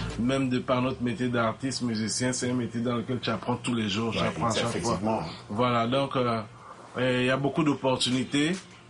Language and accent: French; Togo; Et nous, on a grandi au Togo particulièrement.